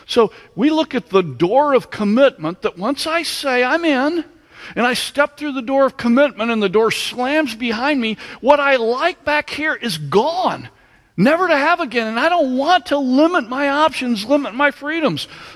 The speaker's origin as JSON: {"language": "English", "region": "Michigan", "country": "United States", "tie": "born or raised there", "said": "I also thought about growing up in Michigan"}